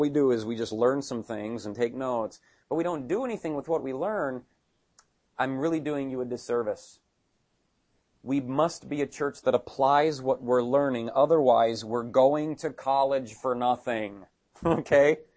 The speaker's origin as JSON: {"language": "English", "country": "United States", "said": "I mean, I'll pick on America since I'm American."}